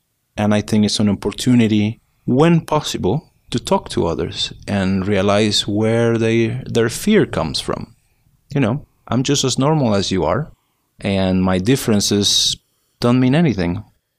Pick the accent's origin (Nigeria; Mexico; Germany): Mexico; moved away as an adult; now in Miami, United States; I am originally from Mexico. Well, I first came to study in Miami when I was 18 years old, and then I went back to Mexico after a few months. I went to school back in Mexico. I finished college, and then I came back when I was in my mid-20s, and I've stayed here ever since.